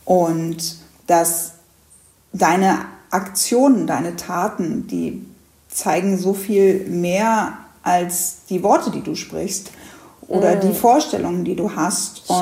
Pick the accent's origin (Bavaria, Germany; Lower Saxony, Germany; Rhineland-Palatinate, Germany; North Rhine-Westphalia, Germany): Lower Saxony, Germany; Hanover; Ich komme aus Hannover. Ich bin 41 Jahre alt. Ich bin Polizeibeamtin im Land Niedersachsen.